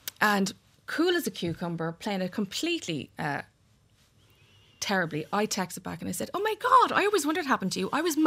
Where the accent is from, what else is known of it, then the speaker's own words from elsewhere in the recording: Dublin, Leinster, Ireland; So what happened was I grew up in Castleknock.